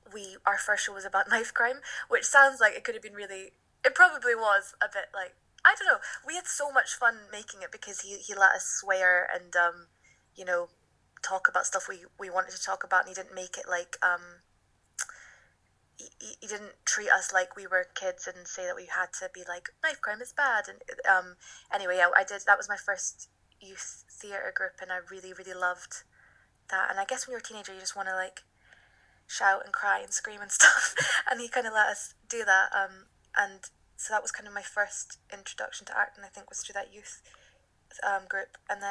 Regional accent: Forres, Scotland, United Kingdom; I grew up in Forres, and there's not really, there wasn't like a ton of stuff to do around there

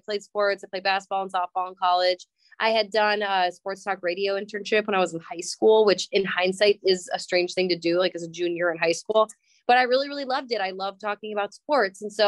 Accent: Minnesota, United States; Because I'm from Minnesota, born and raised

